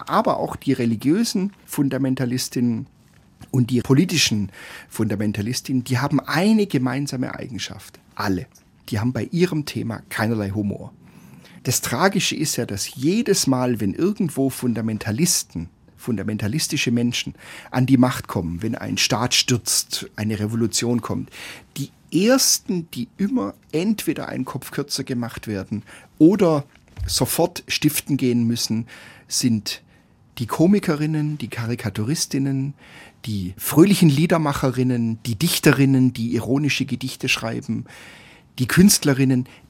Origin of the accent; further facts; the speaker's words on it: Baden-Württemberg, Germany; und das ist in der Fastenzeit und als Schwabe, das ist natürlich das Allerwichtigste